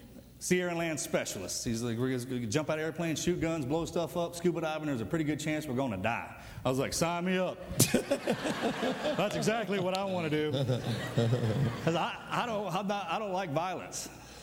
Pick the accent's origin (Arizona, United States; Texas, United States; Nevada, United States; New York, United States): Texas, United States; I grew up right in the heart, the center of it, in between Houston and Dallas.